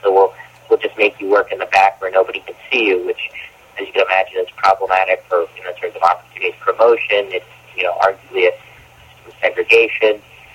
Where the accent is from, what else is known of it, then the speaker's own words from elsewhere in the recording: New Jersey, United States; born and raised in New Jersey, you know, my mom was a soccer mom, played Little League baseball